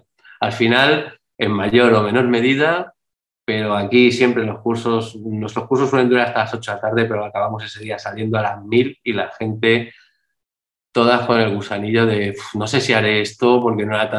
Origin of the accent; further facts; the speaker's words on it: Madrid, Community of Madrid, Spain; yo me considero madrileño, pero realmente soy de muchos sitios y de hecho mi forma de hablar no es madrileña y constantemente uso palabras latinas y en fin, todo el mundo me dice de dónde soy.